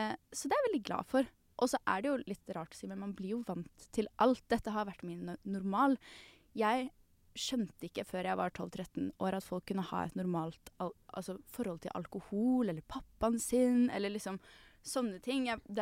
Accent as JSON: {"language": "Norwegian", "town": "Arendal", "region": "Agder", "country": "Norway", "said": "fordi at vi kommer fra Arendal, som er et kjempelite sted."}